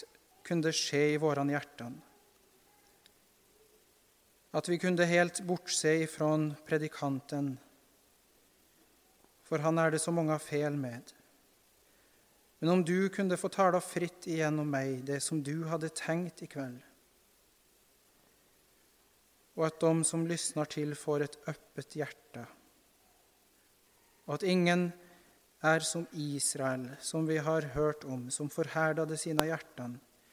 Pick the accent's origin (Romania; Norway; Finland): Norway; Men vi hade en biskop hemma i Norge i Hamar bispedöme för några tiotals år sedan